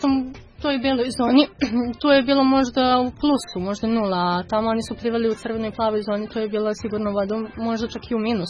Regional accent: Kragujevac, Šumadija and Western Serbia, Serbia; imam 23 godine, iz Kragujevca sam. Rođena sam ovde, inače sa majčine strane su mi iz Srema rođaci

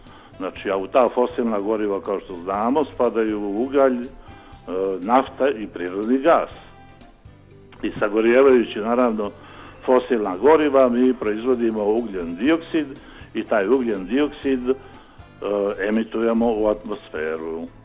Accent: Serbia; ali prije svega naravno kod nas u Srbiji

